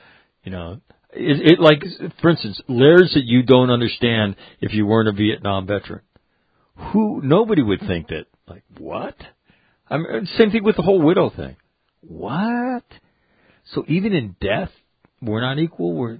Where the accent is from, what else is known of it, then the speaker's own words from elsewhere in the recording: Sacramento, California, United States; not far from my hometown of Sacramento.